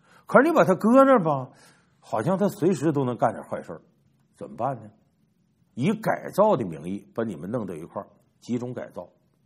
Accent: Heilongjiang, China; 这个东蒙呢和我们老家黑龙江啊很接近

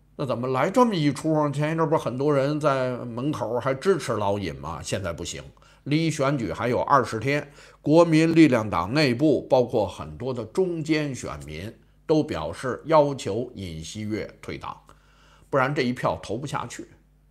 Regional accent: Taiwan; 你是我们台湾人

